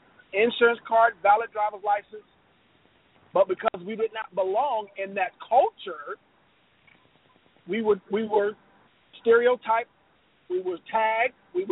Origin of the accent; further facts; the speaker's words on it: Chicago, Illinois, United States; Growing up in Chicago as a black teen, having run into the police officer in Chicago was an everyday occurrence.